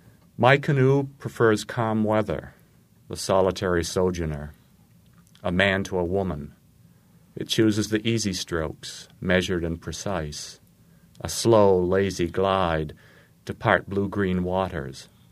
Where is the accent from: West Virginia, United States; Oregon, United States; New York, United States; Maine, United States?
Maine, United States; accent: Maine; I haven't completely lost my accent.